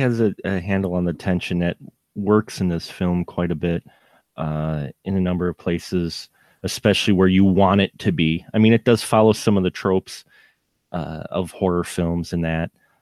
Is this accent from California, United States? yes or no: no; Wisconsin, United States; I'm from Wisconsin. I live in Wisconsin. I know corn silos, and you always hear the dangers of them.